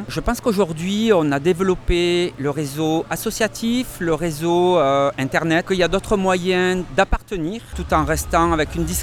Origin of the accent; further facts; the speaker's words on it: Béziers, Occitanie, France; now in Switzerland; je suis originaire de Béziers, je vis en Suisse.